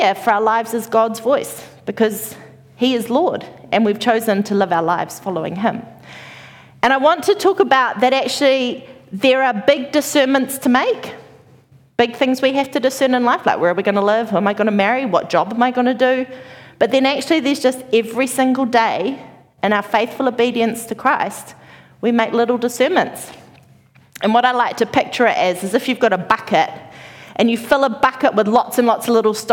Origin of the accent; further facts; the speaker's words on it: New Zealand; I'm from New Zealand, we met in England